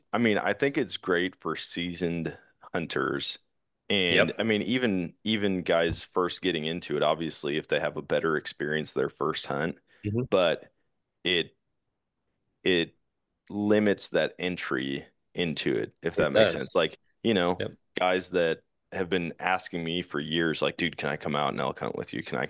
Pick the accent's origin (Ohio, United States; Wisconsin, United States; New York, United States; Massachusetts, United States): Wisconsin, United States; Eau Claire; I grew up in Eau Claire, Wisconsin, and it was just, there was so much opportunity and we just didn't take advantage of it for whatever reason.